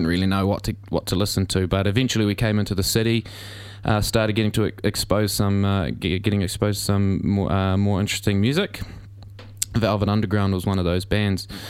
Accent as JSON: {"language": "English", "town": "Papakura", "region": "Auckland", "country": "New Zealand", "tie": "born or raised there", "said": "growing up in Papakura, not a huge active sort of original band music scene when we were growing up."}